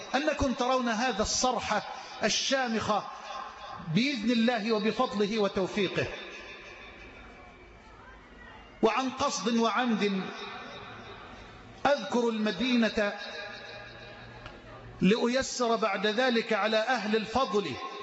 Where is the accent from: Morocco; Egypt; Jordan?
Egypt; اللهم اجعل بلدنا مصر أمنا أمانا سخاء رخاء